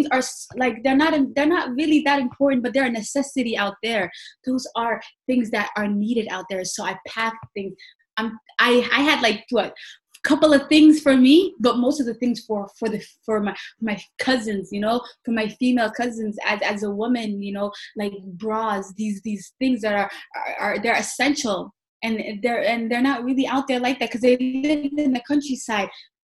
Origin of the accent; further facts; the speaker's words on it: United States; my Somali, you know, because I grew up in America, my Somali isn't as, you know, as good as it should be. When I speak, a lot of people can tell that I grew up in the States because my Somali isn't as dense